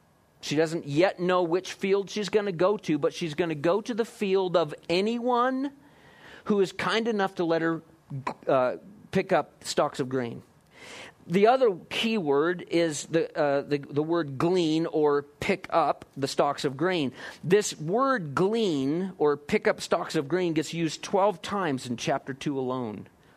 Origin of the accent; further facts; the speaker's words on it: Iowa, United States; When I was a kid, I grew up in Iowa, which is farm country. Let me tell you, corn and soybeans is all I knew in the fields growing up.